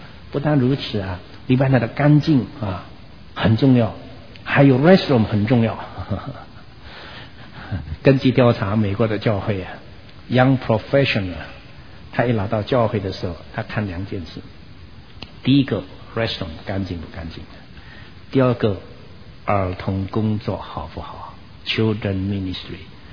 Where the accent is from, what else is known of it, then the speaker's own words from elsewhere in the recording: Indonesia; 我因为我是在印尼长大